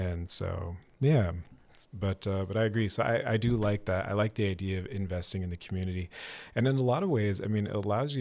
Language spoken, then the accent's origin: English; Portland, Oregon, United States; born there; One, like my family is here because I was born in Portland. I was actually born at Emmanuel Hospital.